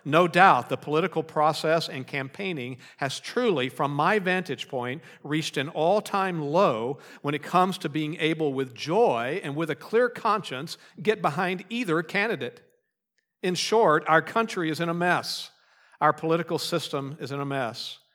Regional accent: United States; I am thankful to be an American. But being an American is not my ultimate identity.

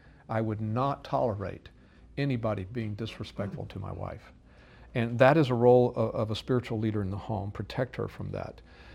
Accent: Texas, United States; Well, I'm from Texas, I know, even though I was a hippie. I was a hippie in Texas, but I was a hippie in my little small redneck town of 9,000 people.

